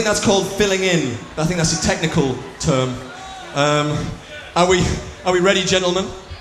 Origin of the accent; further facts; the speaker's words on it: Newcastle upon Tyne, North East England, United Kingdom; We're from Newcastle upon Tyne, and we're going to play some pop songs for everybody in this tent and beyond.